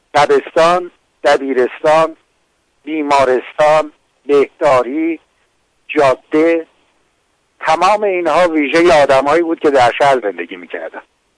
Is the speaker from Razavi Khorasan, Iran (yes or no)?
yes; Mashhad, Razavi Khorasan, Iran; اندازه خیابانهای آسفالتر رو در شهر خودم اندازه گرفتم که مشهد یکی از شهرهای بزرگ ایران